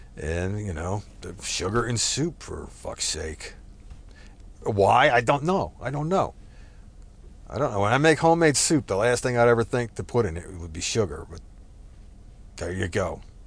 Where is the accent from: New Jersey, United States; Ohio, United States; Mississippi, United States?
New Jersey, United States; now in Texas, United States; You know, like, I come from New Jersey originally